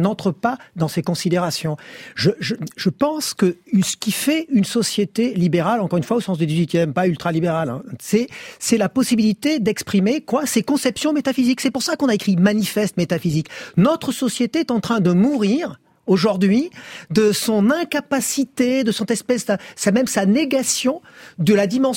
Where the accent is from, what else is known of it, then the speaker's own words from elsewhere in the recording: France; je suis français, je suis en République française.